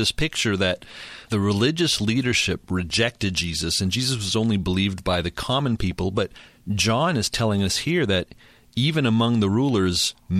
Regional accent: Montreal, Quebec, Canada; growing up in a secular province in Canada, I grew up in Montreal, Quebec.

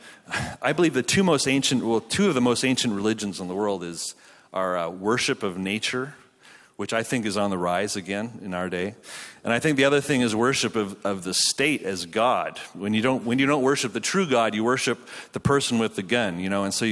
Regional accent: Canada; accent: Canadian; now in United States; My accent is, can you still tell I have a Canadian accent sometimes?

